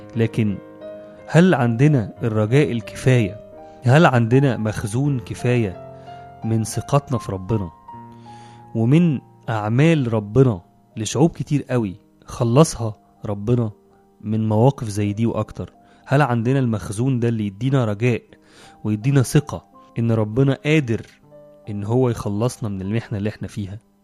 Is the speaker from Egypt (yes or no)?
yes; Egypt; ونطلب منه إن هو يحل بمجده وبركته وعمله العظيم في بلدنا مصر.